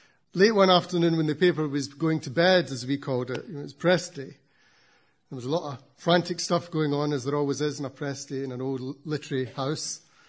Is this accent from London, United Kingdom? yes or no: no; Scotland, United Kingdom; I'm from Scotland myself